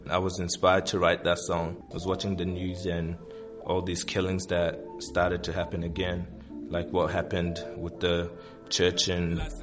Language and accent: English; Aweil, Northern Bahr el Ghazal, South Sudan; also born or lived in Khartoum, Sudan; Awil. I was born... home is in Awil.